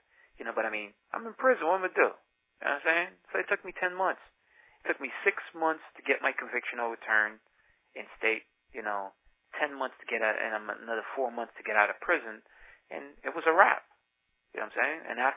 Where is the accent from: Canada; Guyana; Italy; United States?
Guyana; born there; moved away; I was born in British Guiana, South America.